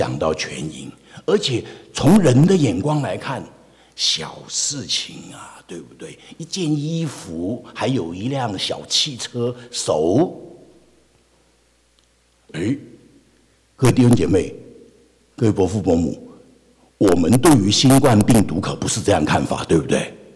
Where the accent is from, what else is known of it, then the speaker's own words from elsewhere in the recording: China; 我本来以为只有我们中国人才会这样做